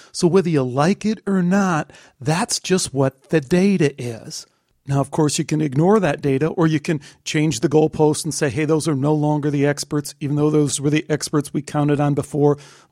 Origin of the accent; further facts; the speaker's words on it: Illinois, United States; I remember as a kid growing up outside of Chicago and driving into the city with my dad and looking over at the smokestacks in Calumet City, just belching out all this pollution.